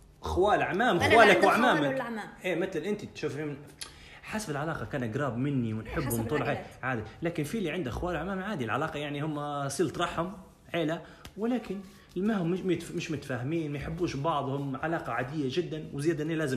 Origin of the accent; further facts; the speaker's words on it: Libya; الادارة المالية عندنا في ليبيا ما فيش